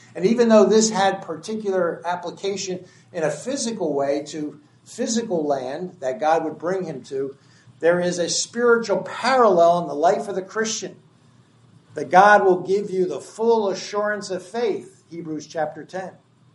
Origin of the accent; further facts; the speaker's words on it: New Jersey, United States; I come from New Jersey. Only an hour from my home is Atlantic City.